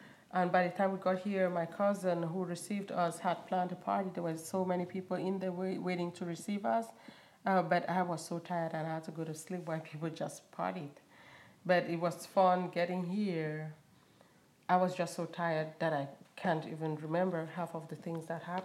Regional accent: Wom, Northwest Region, Cameroon; born there; I was born in Wom, a small village in Cameroon, Northwest Province of Bamenda. And Cameroon is located in Central Africa.

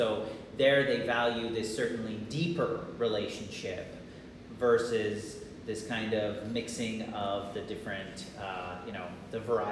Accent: California, United States; moved away as an adult; also born or lived in Utah / Poland; I was born actually in Utah back in 1982. I grew up in California though, and after I finished college there, I moved out to Poland for what ended up to be 15 years

